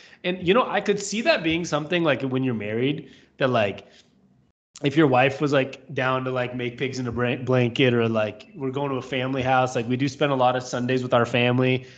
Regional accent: Seattle, Washington, United States; As a lot of people, we're from Seattle.

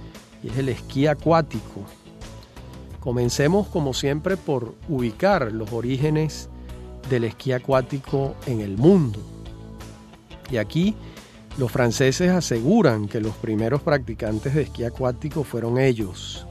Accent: Bolívar, Venezuela; Ahí es donde nací y donde me formé. Muy bello esto, recordar siempre sus orígenes.

